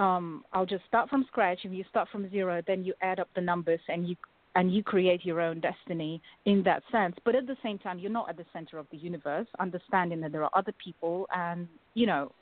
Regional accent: Russia; now in United Kingdom; Even when I came to UK, I could never, like, straight away fit in because I was coming from Russia, but then I did not look like typical Russian, and then I was a refugee.

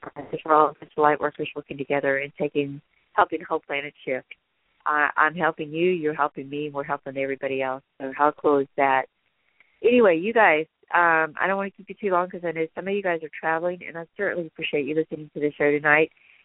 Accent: the South, United States; because I used to only date Southern guys because I'm from the South

